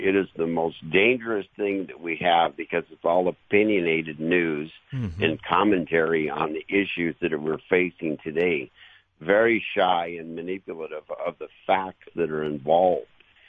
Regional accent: Los Angeles, California, United States; I grew up here in the Los Angeles area in a family of 11.

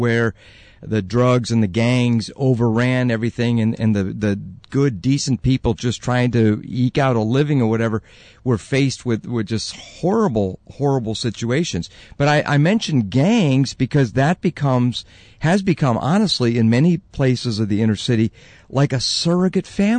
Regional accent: Chicago, Illinois, United States; I'm from Chicago, and one of the worst areas of the whole city.

